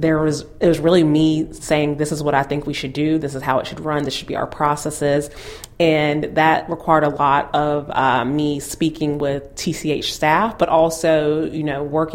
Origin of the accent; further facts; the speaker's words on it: Jackson, Mississippi, United States; I'm from Jackson, Mississippi, and my mother was in Junior League of Jackson and was actually president of her chapter.